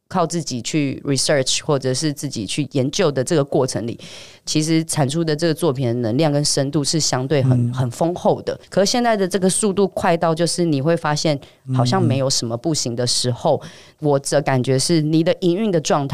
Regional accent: Taipei, Taiwan; 因为我就是一个标准土生土长的台北小孩、嗯、那我家其实是一个小康的状态，所以就是我基本上只要努力自己的生活费，那我就可以在台北生活生存。

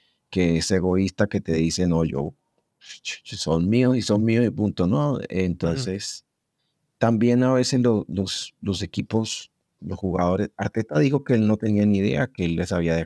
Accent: Colombia; hablo como colombiano

